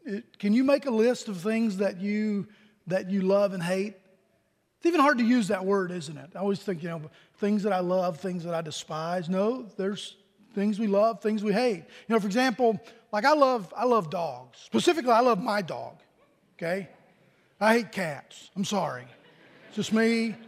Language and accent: English; Virginia, United States; 553 miles from our house here to my hometown in Virginia.